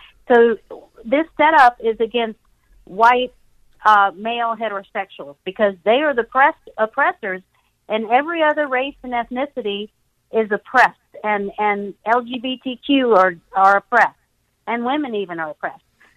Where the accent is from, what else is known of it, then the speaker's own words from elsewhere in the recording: the South, United States; I'm from the South, so that's what we say down here.